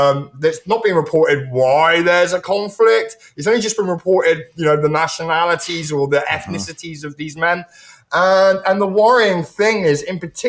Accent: England, United Kingdom; as an Englishman, as a white Englishman

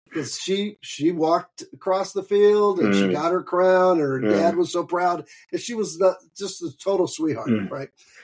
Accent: the South, United States; I grew up in the South.

